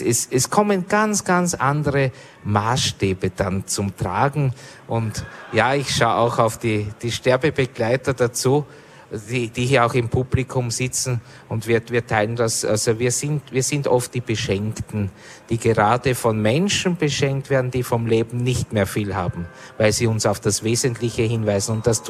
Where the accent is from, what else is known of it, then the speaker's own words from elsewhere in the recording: Austria; Also Wimmerl heißt bei uns in Österreich Pickel.